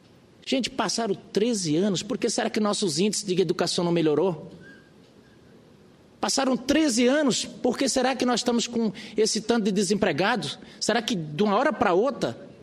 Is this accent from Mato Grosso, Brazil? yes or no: yes; Rondonópolis, Mato Grosso, Brazil; os hospitais que estão lá em Mato Grosso, que estão lá na minha cidade, faltando tudo